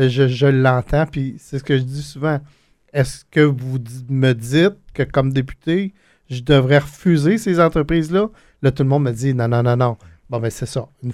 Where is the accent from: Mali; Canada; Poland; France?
Canada; Grand-Mère, Quebec; Shawinigan, je viens de Grand-Mère, les répercussions sont très, très grandes